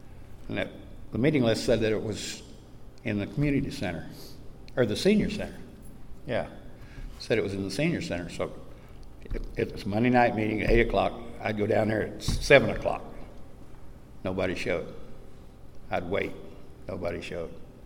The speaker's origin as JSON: {"language": "English", "town": "Monahans", "region": "Texas", "country": "United States", "tie": "born or raised there", "said": "but I couldn't find this meeting in my hometown. And finally, I went to Kermit and talked to the chairperson. I said, \"Where in the hell is the meeting in Monahans?\""}